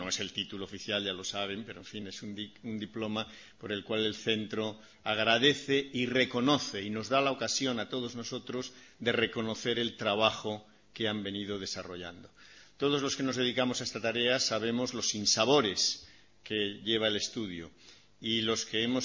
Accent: Community of Madrid, Spain; also born or lived in Aragon; yo soy nieto de dos abuelos aragoneses y entonces, pues, aunque yo soy madrileño, tengo unas raíces muy cercanas con esta tierra y cada vez que vengo a Aragón, pues me siento. He vivido aquí muchas partes de mi infancia

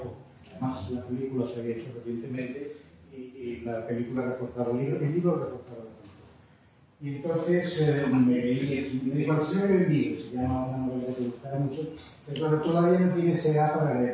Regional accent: Catalonia, Spain; Entonces quiero como catalán, hacerles una rebaja en los sueños.

